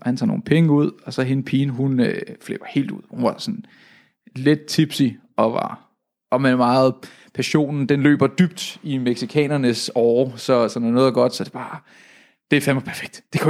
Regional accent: Capital Region of Denmark, Denmark; Jeg er dansker, vokset op i Nordsjælland. Sådan en rimelig standard dude fra Danmark af.

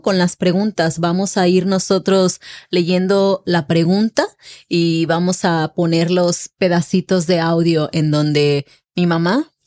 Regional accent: Colima, Mexico; born there; Colima es el estado en donde yo nací.

